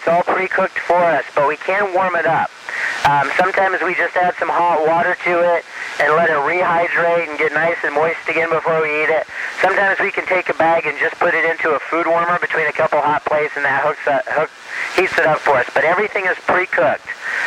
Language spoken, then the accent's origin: English; Indiana, United States; and I'm from Indiana. I grew up just about 45 miles east of where you are in West Lafayette, over in Blackford County.